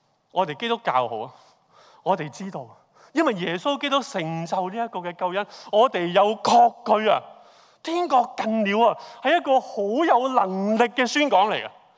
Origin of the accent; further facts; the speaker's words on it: Hong Kong; 我們香港人最厲害投資，你知不知道？